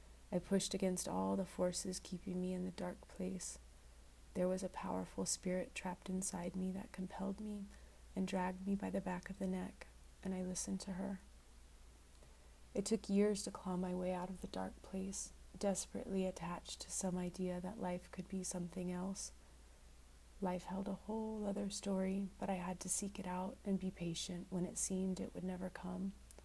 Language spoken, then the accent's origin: English; Inglewood, California, United States; born there; I was born in Inglewood to biracial parents. My father is Chimwavy and my mother is a California girl.